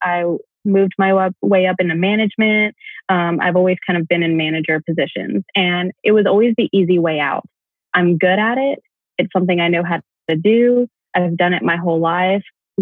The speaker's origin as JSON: {"language": "English", "region": "Georgia", "country": "United States", "tie": "born or raised there", "said": "I grew up in Southeast Georgia. So I'm way on the other side of where you are on the West Coast. Grew up there, spent my whole childhood there, and then went to a small liberal arts school in the North Georgia mountains."}